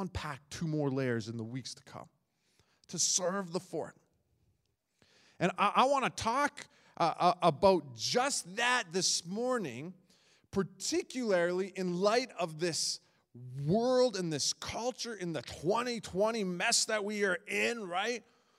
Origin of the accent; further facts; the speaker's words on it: Saskatchewan, Canada; born there; If you're watching online, I was born in Saskatchewan and you didn't know that about me.